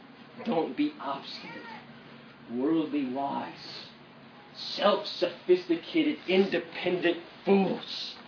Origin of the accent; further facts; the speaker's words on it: Kuwait; also born or lived in Africa; I grew up in Africa and Kuwait, been chased by murderers and rapists my life, running for my life